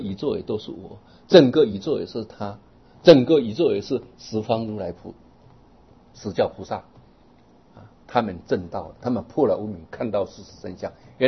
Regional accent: Jiaoxi, Yilan County, Taiwan; 像这个我们来到台北啊，我是宜兰人

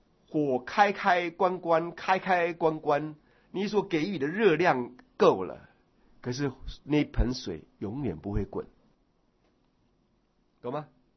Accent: China; 我觉得我们中国人的

